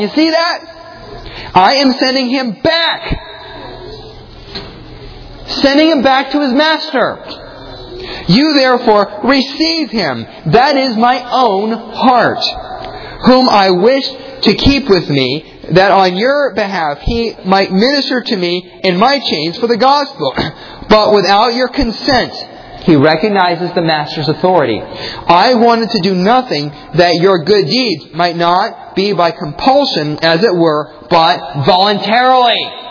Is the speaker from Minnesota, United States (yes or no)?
no; Pennsylvania, United States; And again, I was growing up in Pennsylvania. I was a hardcore Yankee.